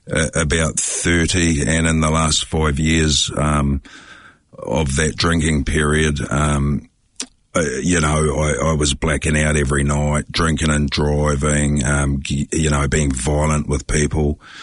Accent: Waikato, New Zealand; born there; I was born in the Waikato in a fairly loving family

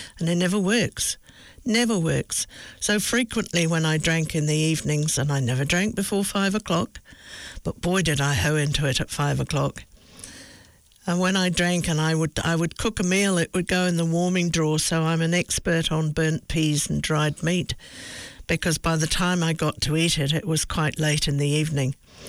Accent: England, United Kingdom; I come from England where I think we're pretty good at laughing at ourselves.

